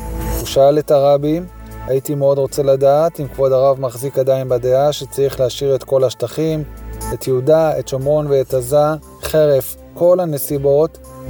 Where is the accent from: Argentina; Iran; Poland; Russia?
Russia; moved away; אני בא מרוסיה